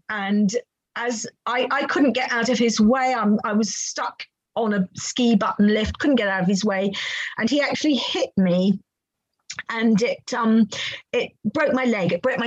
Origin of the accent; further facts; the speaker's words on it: Australia; as a child growing up in Australia, I was aware of what melanoma was.